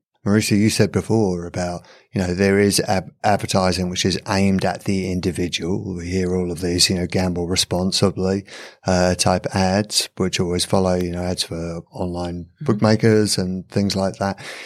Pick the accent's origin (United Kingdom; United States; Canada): United Kingdom; England; I'm from England. I'm a big fan of the Premier League